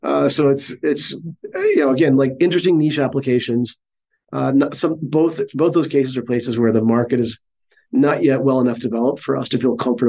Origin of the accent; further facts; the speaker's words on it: Arkansas, United States; Yeah, we're from Arkansas. We specifically don't like Alabama.